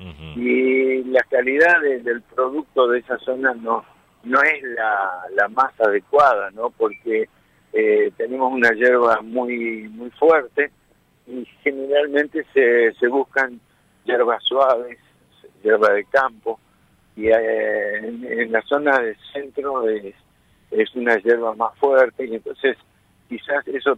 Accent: San Ignacio, Misiones, Argentina; Yo soy de la zona de San Ignacio. Ajá. Zona sur, ruta 12

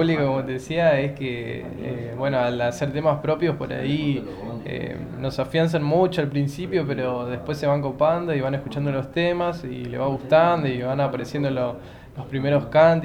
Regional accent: Posadas, Misiones, Argentina; la banda se llama … viene del latín dudar … Bueno, somos de acá, de Posadas Misiones.

